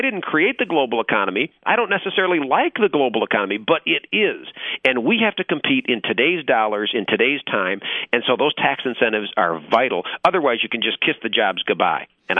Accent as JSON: {"language": "English", "town": "Pontiac", "region": "Michigan", "country": "United States", "said": "You know, I come from Pontiac, which is not that small town, but I went to school at Adrian College, where I met my bride."}